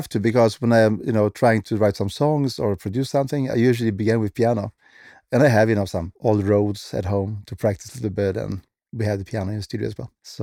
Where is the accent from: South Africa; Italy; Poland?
Poland; English is a second language; When I came from Poland, we didn't have English in school. So my English was terrible.